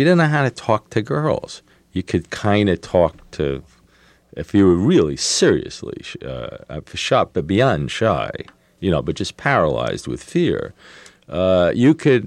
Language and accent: English; United States; Well, my parents were born in Hungary, Romania. But they don't really want to know. I'm an American, you know, a third-generation American. All right, I'm Jewish.